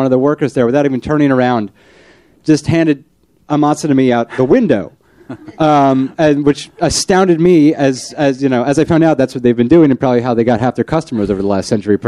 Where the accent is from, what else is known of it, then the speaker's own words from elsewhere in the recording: New Jersey, United States; now in New York City, United States; I grew up in Jersey. I had a long family history in the Lower East Side and was drawn back to the neighborhood.